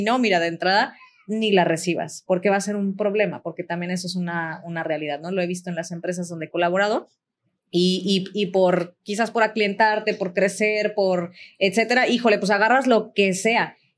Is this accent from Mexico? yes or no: yes; Michoacán, Mexico; yo venía justamente de trabajar en la industria del hospedaje en hoteles en Michoacán, de donde soy originaria